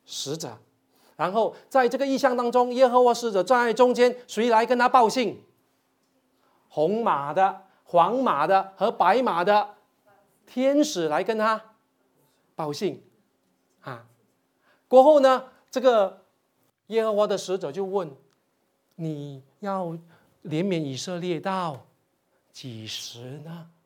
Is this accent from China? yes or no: no; Taiwan; 这个番石榴树不是我们台湾人的芭乐啊